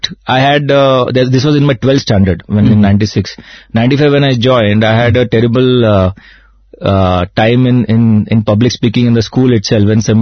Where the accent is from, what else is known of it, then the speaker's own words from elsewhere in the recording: Mumbai, Maharashtra, India; since I come from Mumbai, I should be a good speaker